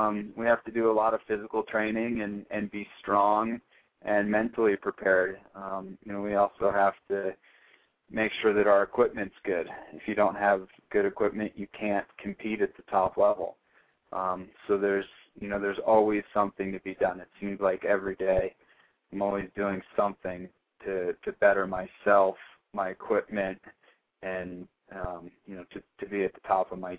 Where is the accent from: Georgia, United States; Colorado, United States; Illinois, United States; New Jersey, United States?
Colorado, United States; Aspen; Starting as a little kid, I grew up around Aspen, Colorado, and my parents were both skiers